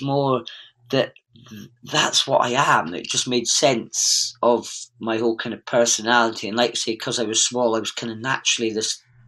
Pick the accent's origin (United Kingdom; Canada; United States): United Kingdom; Aberdeen, Scotland; those that don't know, Aberdeen. Although you wouldn't tell, because I don't know what's happened to my accent.